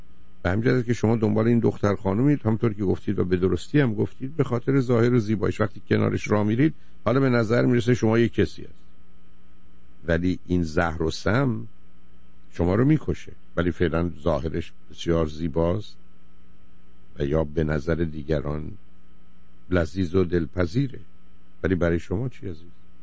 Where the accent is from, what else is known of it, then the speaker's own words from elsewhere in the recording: Iran; moved away as an adult; now in United States; من وقتی از ایران آمدم